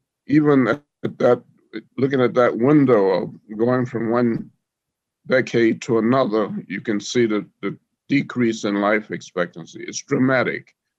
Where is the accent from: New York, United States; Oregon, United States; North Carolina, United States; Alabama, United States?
Alabama, United States; Well, I grew up in Alabama. Grew up on a 40-acre farm. I was in the middle of 9 children